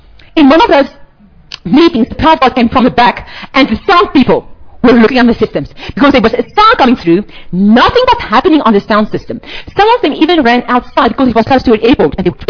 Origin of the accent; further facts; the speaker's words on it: South Africa; The world is stunned. We are South African say, oh, nothing happened.